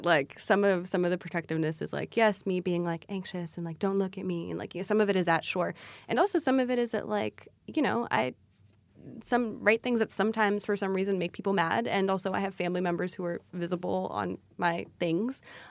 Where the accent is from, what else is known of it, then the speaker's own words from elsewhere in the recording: Ethiopia; first language Amharic; English is a second language; I was transcribing interviews that I had done in Amharic, which is technically my first language, but which I don't speak certainly with, like, I don't speak as well as I speak English.